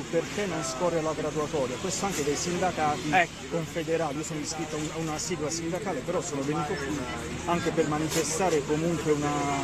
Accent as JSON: {"language": "Italian", "region": "Basilicata", "country": "Italy", "said": "io sono lucano, lavoro in Toscana da diversi anni"}